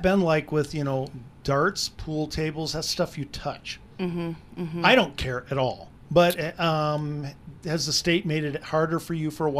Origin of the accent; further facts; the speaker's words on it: Wisconsin, United States; See, I'm a walleye nut. I'm from Wisconsin.